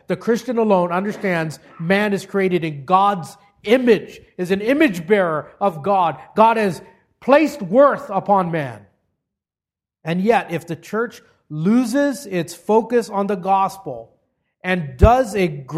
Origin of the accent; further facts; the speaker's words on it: Hawaii, United States; Growing up in Hawaii, I grew up in a cultural melting pot. Immigrants from all over the world, and many of them kept their cultural practices, and those practices became a norm.